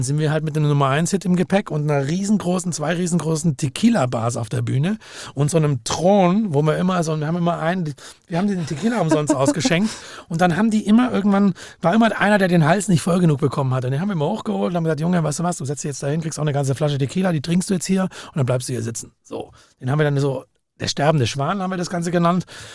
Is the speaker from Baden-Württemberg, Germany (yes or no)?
yes; Langenargen, Baden-Württemberg, Germany; Ich komme aus Langenargen.